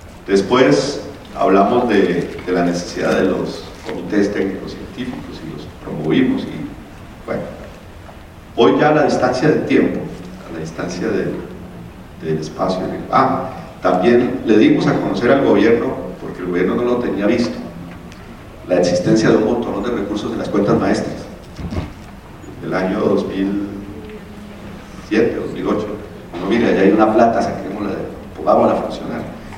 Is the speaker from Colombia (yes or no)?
yes; Bucaramanga, Santander, Colombia; como esas carreras que hacen en Bucaramanga, doctor, es mi tierra, de los meseros